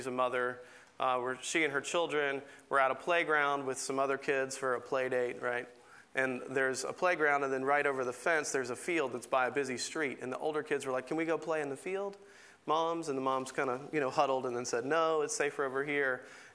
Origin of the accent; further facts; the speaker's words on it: Tuscaloosa, Alabama, United States; I grew up in Tuscaloosa, Alabama. I played basketball and ran track